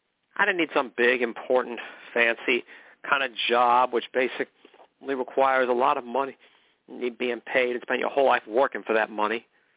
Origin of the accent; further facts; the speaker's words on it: McKinleyville, California, United States; okay? And I'm from McKinleyville, California. That's where I was born and raised. I spent pretty much my whole life there.